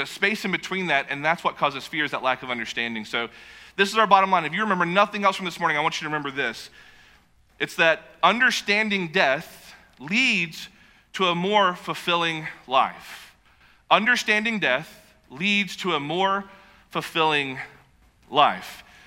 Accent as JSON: {"language": "English", "town": "Knoxville", "region": "Tennessee", "country": "United States", "tie": "born or raised there", "moved": "as an adult", "said": "growing up in the South, I born and raised in Knoxville, and it's yes, ma'am, no, ma'am, yes, sir, no, sir. And like you would help people if they needed help. And so in my early 20s, I moved to California"}